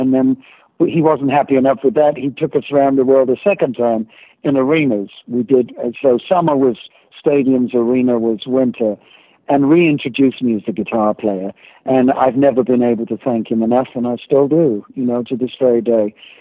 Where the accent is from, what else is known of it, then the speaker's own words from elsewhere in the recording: England, United Kingdom; now in United States; So I never have to give up my British passport, which I would never do. And I would not have become an American citizen had I not been able to keep my English passport.